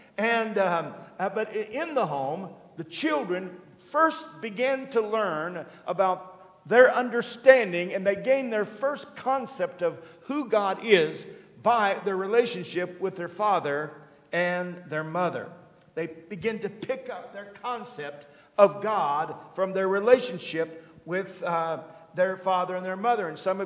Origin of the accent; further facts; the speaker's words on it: Oklahoma, United States; We had family reunions, some as I was growing up in Oklahoma, but it was nothing like it is in Southeast Kentucky.